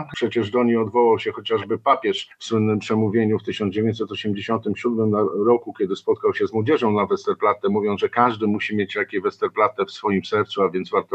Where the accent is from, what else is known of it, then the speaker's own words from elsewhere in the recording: Gdańsk, Pomeranian Voivodeship, Poland; bo jak wiecie Państwo, pochodzę z Gdańska